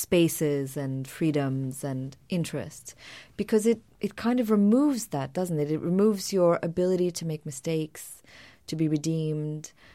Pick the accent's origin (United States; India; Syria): Syria; Damascus, Damascus Governorate; Damascus. And at the time that I was growing up, you know, Syria was a secular country. So when I was growing up in Syria, I didn't know.